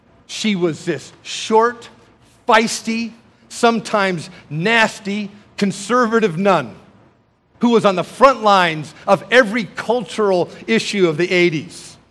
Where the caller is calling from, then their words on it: Idaho, United States; from Idaho